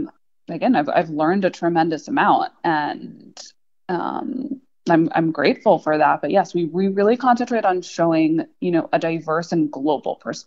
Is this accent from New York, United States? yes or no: yes; New York, United States; Well, you know, as a New Yorker who grew up Jewish, but very secular